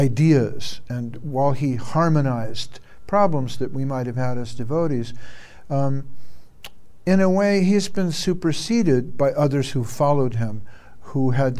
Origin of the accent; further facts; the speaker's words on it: Santa Monica, California, United States; born there; So I was born in 1953 in Santa Monica, California.